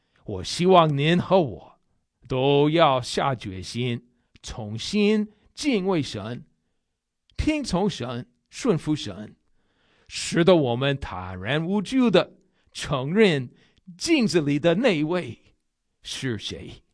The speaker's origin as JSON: {"language": "Chinese", "country": "United States", "second_language": "Chinese", "said": "但是请您记得我是个美国人，美国人的概念和华人的概念不完全一样。"}